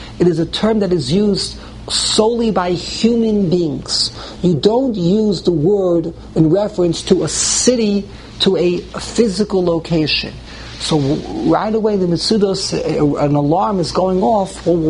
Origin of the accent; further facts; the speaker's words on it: Brooklyn, New York, United States; Where do you come from? I said, from Brooklyn. So we're in Brooklyn? From Flatbush. So he says, oh, you're the Flatbusher.